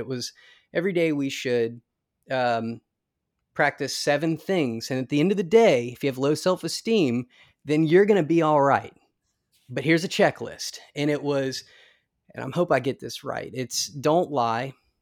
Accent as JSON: {"language": "English", "region": "Louisiana", "country": "United States", "tie": "born or raised there", "said": "I'm a guy growing up in Louisiana."}